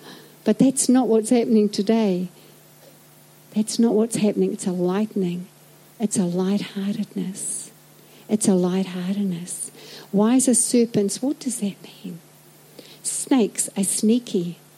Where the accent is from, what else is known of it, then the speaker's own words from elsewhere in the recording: Whakatane, Bay of Plenty, New Zealand; also born or lived in Scotland; I was born in Whakatane, you want to know where I come from? All right, I come from Whakatane, all right, over there somewhere, 15 years in Scotland. And then we came back in 2001.